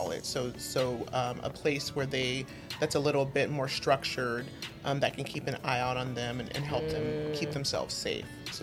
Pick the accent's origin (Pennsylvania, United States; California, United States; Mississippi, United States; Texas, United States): Texas, United States; Houston; also born or lived in San Antonio; I mean, I was born in San Antonio, but yeah, Houston is where I grew up.